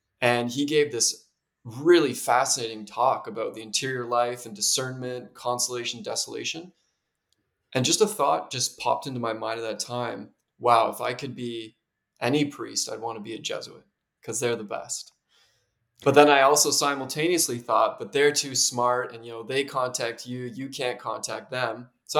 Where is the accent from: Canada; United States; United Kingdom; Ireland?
Canada; Toronto, Ontario; So I am from Toronto, Ontario in Canada. I went to a Catholic private high school and grade school. So I guess my faith was in the culture, not coming from a very practicing religious family, however.